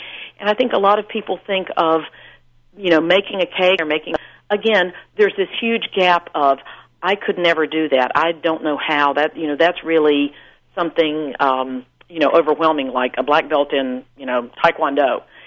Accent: North Carolina, United States; I grew up in North Carolina. My grandmother had a dairy farm and loved to cook

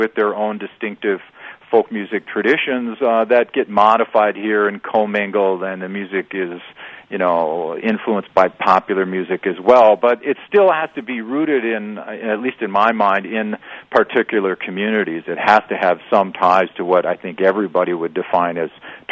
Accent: Wisconsin, United States; I mean, I grew up in Wisconsin, but I've spent 20-some years now in Illinois, and I have become a real advocate for the Midwest

